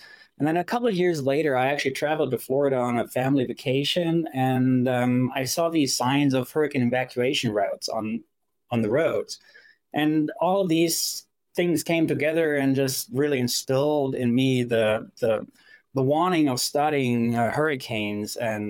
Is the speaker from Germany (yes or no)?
yes; Germany; And then growing up in Germany, I'm a tropical meteorologist now. Growing up there, there's no hurricanes, tropical weather